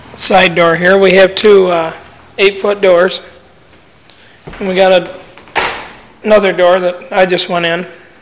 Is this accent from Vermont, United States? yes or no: no; Lapeer, Michigan, United States; I'm from Lapeer, Michigan.